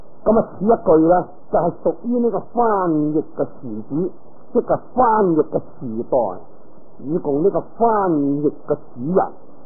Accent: China; 我就是中国人，读过梵文仲好一点

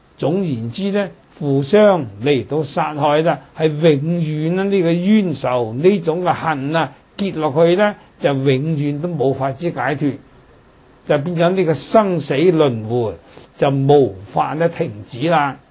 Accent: Guangdong, China; 尤其是我哋廣東人啊，係最興啦，講就煲湯啊，

